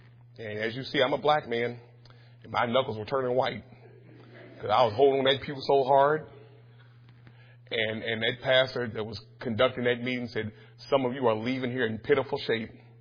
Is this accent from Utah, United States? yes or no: no; Louisville, Kentucky, United States; And I grew up in church in Louisville.